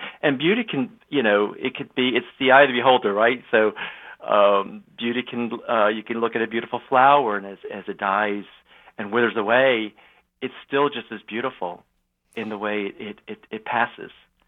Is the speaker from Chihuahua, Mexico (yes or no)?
yes; Juarez, Chihuahua, Mexico; also born or lived in El Paso; Sure. You know, I was born in El Paso, Texas, and raised and born a border city of Juarez, Mexico.